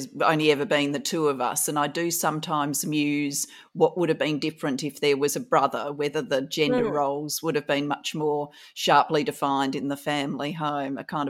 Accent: Adelaide, South Australia, Australia; I grew up in Kingswood, not far from Unley High School, and we used to go to Brownhill Creek a lot.

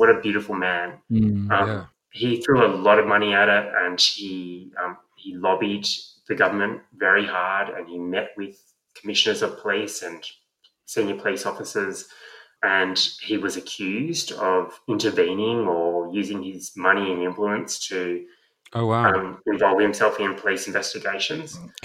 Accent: Lane Cove, New South Wales, Australia; It's funny, I grew up in Lane Cove.

